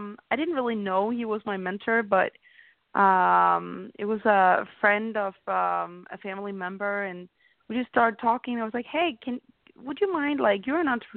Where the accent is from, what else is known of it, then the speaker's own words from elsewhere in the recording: Denmark; English is a second language; moved away as an adult; now in United States; So first of all, I'm from Denmark. Everybody can probably hear I have a little bit of an accent, even though I have been living in multiple countries and now been in the States for, I guess, on and off for 8 years.